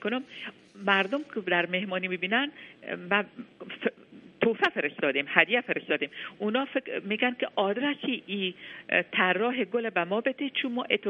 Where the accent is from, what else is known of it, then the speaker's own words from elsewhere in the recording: Afghanistan; also born or lived in Iran; now in United States; تا اینکه من وقتی که از افغانستان به ایران آمدم سبک شرق و غرب مخلوط شد.